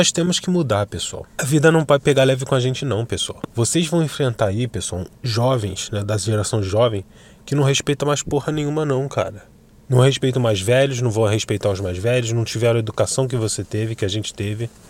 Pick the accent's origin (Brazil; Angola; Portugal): Brazil; Ainda mais eu que sou brasileiro, moro no Rio de Janeiro, né?